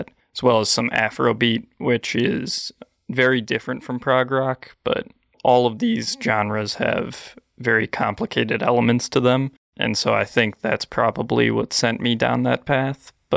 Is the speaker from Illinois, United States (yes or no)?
yes; Chicago, Illinois, United States; So I grew up in Chicago, Illinois, around early 2000s. I was born in 2001, and me and my parents and my bird, Biggie, or Mr. Biggs, lived on the east side of Chicago